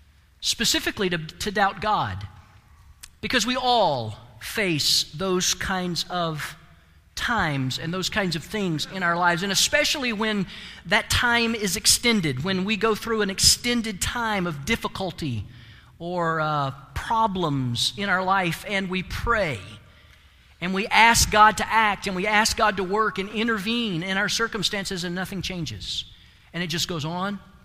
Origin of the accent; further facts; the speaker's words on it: the South, United States; I remember a long time ago, growing up in the South, as I did, at Christmas, we would have red flowers in the church.